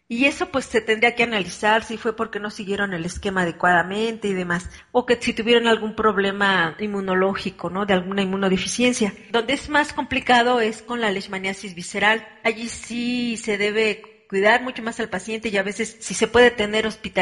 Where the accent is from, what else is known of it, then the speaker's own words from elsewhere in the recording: Mexico; en mi país, pues es bastante importante, aunque fíjese, si usted me dice cuántos casos hay anuales en México